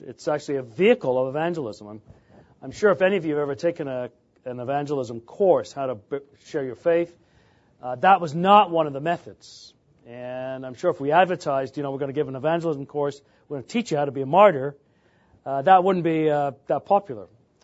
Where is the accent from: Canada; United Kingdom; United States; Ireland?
United Kingdom; England; when I was growing up in England